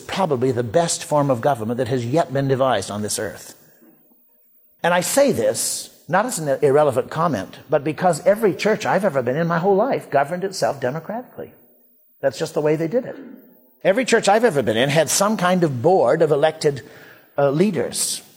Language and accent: English; United States; I love many, many places in the world, but I'm an American and happy with it.